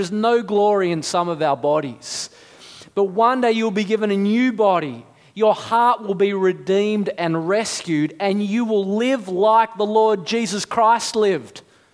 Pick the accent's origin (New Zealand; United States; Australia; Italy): Australia; New South Wales; I grew up in the North Shore.